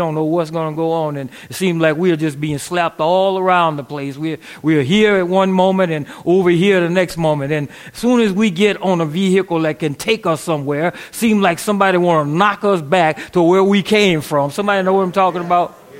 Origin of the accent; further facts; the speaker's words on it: Louisiana, United States; I'm from Louisiana, and some of you probably don't remember 1965 Hurricane Betsy.